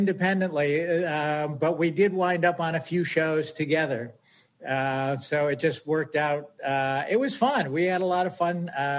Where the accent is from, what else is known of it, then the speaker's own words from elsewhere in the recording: West Springfield, Massachusetts, United States; In Springfield, Massachusetts.